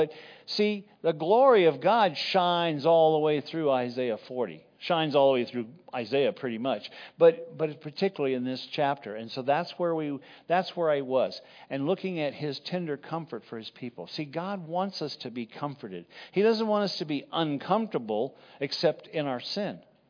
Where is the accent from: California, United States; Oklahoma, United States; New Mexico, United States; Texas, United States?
Texas, United States; I never hadn't even ever been to New York at that time. And so, I mean, I came from Texas.